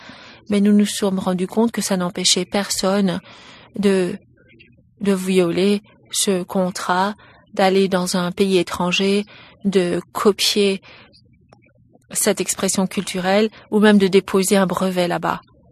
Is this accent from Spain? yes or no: no; Canada; en tant que Canadien, comment puis-je protéger quelque chose qui est fondamentalement canadien